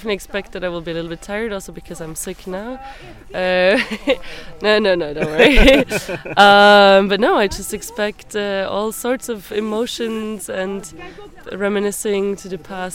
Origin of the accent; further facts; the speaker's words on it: Switzerland; So I'm from Switzerland